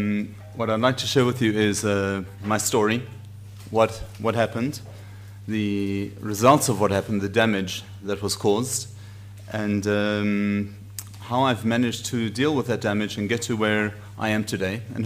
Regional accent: Johannesburg, Gauteng, South Africa; now in Israel; I grew up in South Africa, in Johannesburg. I am 41 years old. I'm a rabbi

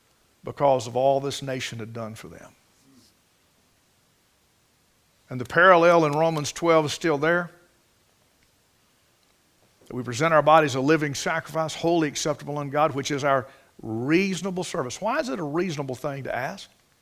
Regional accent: United States; Call it what you will. I'm an American. I'm a patriot.

